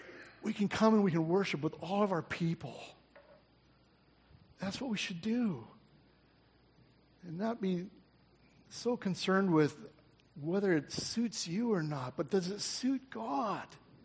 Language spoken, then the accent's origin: English; Washington, Illinois, United States; now in Michigan, United States; they sold their house that I grew up in down in Washington, Illinois, and they moved up to Kalamazoo.